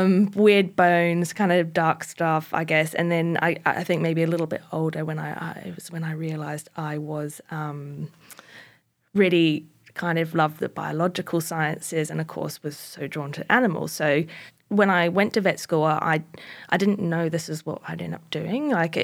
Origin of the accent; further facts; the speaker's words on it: Northland, New Zealand; I was born in North New Zealand, in Northland, and grew up on a small farm. Well, my parents weren't farmers, but we had like 15 acres.